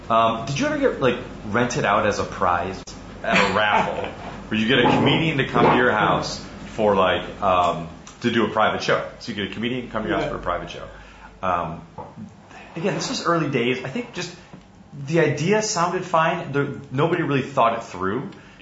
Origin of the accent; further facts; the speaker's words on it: Palatine, Illinois, United States; born there; I was born in Palatine, Illinois, USA, back in 1976.